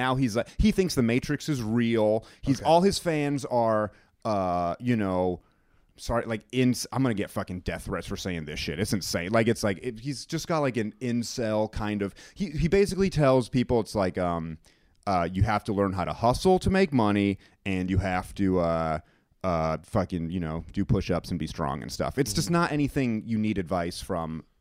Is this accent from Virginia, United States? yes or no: no; New Hampshire, United States; Okay, I grew up in New Hampshire.